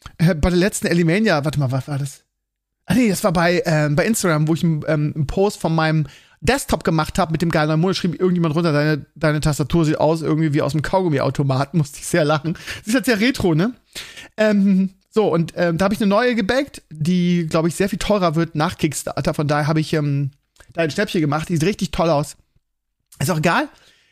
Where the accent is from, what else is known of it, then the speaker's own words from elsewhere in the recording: Northern Germany, Germany; Als Norddeutscher sieht man das ein bisschen anders.